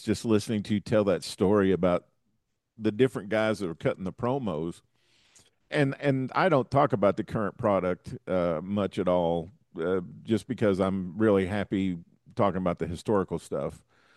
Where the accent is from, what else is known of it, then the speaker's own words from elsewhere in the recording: the South, United States; I grew up in the South and we didn't get the WWWF